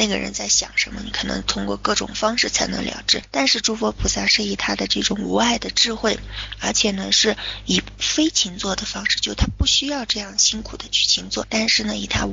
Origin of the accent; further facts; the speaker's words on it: China; 我们中国人呢也在这个儒家的思想当中的话，他提到的有一种叫一个词叫做慎独，对吧？